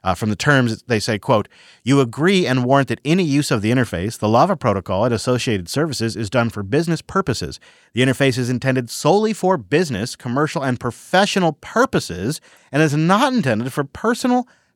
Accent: Washington, United States; they're probably not legally allowed to operate in my home state of Washington.

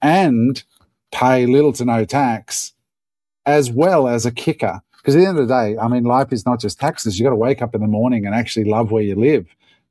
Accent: Australia; Now, as an Australian business person, my head exploded

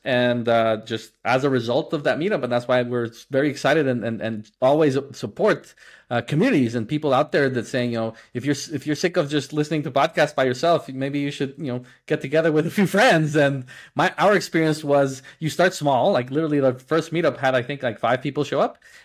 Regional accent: Guatemala; I was born and raised in Guatemala, had the opportunity to study in the United States, but then moved back.

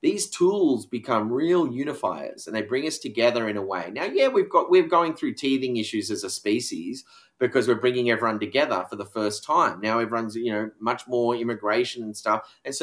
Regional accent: Australia; just because I got born in Australia, I got lucky.

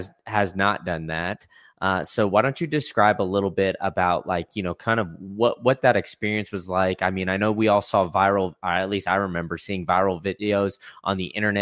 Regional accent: United States; very eye-opening for me, you know, as an American

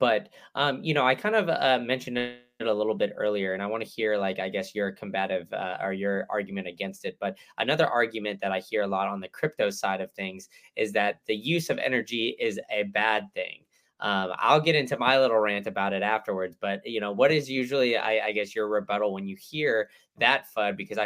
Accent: Austin, Texas, United States; I mean, I grew up in Austin.

